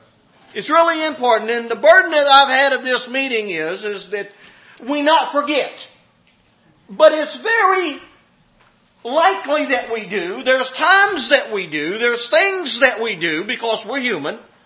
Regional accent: West Virginia, United States; I ended up mentioning I was from West Virginia, and one of them said, well, I knew you wasn't from Kansas.

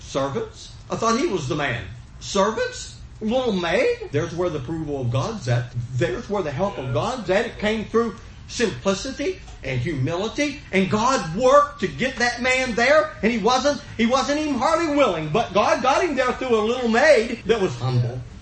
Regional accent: West Virginia, United States; And listen, I'm from West Virginia, okay? And in West Virginia, the waters run clear.

